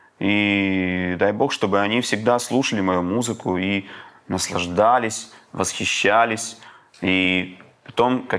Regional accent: Yeysk, Krasnodar Krai, Russia; also born or lived in Rostov-on-Don; я там одно время даже и работал у себя на родине

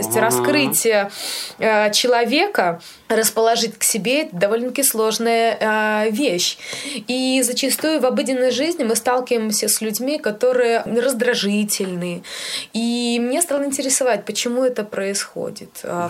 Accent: Belarus; Да, потому что мы же все белорусы очень любят картошку, пюре, драники. Это же наша национальная еда.

